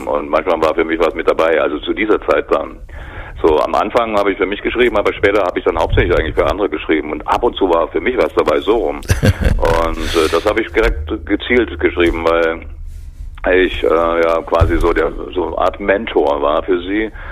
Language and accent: German; Radebeul, Saxony, Germany; also born or lived in Dresden; Ich bin geboren in Hellau, da was jetzt Dresden ist, aber aufgewachsen bin ich in Radebeul.